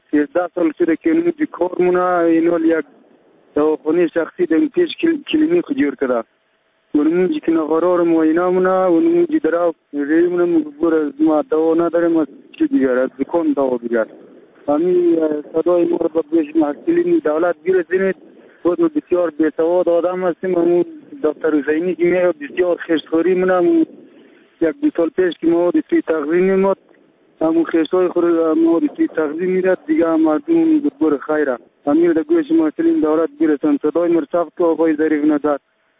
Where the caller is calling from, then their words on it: Alaudin, Samangan, Afghanistan; از ولایت سمنگان و لطولی ریداب قریه علاودین میباشم.